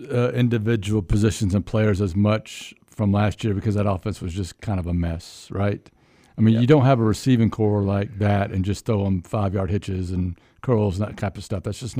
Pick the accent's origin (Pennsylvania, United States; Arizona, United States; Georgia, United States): Georgia, United States; Doraville; I grew up in Doraville, which is right outside Atlanta. So I got the Falcons, Hawks.